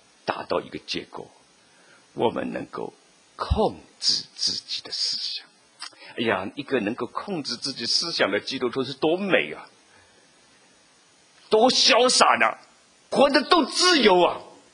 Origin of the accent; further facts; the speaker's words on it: China; 这个体贴是我们中国人比较喜欢用的